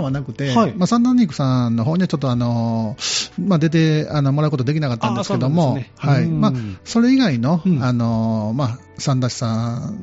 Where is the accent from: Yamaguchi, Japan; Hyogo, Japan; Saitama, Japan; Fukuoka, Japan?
Hyogo, Japan; Miki; 僕は三木市っていうところです。